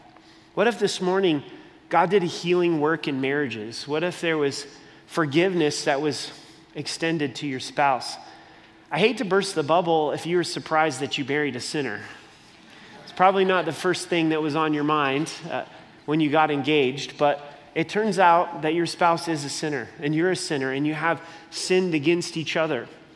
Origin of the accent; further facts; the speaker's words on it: Oregon, United States; I'm from the Promised Land. I don't know if you realize that. It's Oregon. That's where I'm from, right? They give out flannels like they're going out of style out there, right? But that's a part of who I am.